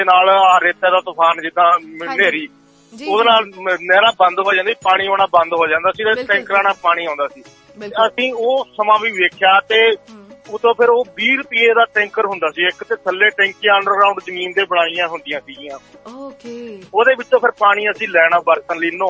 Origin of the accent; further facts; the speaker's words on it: Bikaner, Rajasthan, India; ਮੈਂ ਜਿੱਦਾਂ ਪਹਿਲਾਂ ਮੈਂ ਰਾਜਸਥਾਨ ਤੋਂ ਬਿਲੋਂਗ ਕਰਦਾ ਜਿੱਦਾਂ, ਤੇ ਅਸੀਂ ਉੱਥੋਂ ਮੈਂ ਬੀਕਾਨੇਰ ਜ਼ਿਲ੍ਹਾ, ਮੇਰਾ ਉੱਥੇ ਬੀਕਾਨੇਰ ਜ਼ਿਲ੍ਹਾ ਦਾ ਮੈਂ ਰਹਿਣ ਵਾਲਾ ਉੱਥੇ ਦਾ